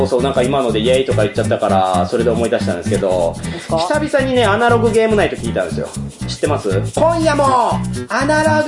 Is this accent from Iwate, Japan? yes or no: no; Tokushima, Japan; also born or lived in Osaka; 私も大阪住んでたし、徳島出身やから、やっぱたこ焼き死ぬほど食ってたわけですよ。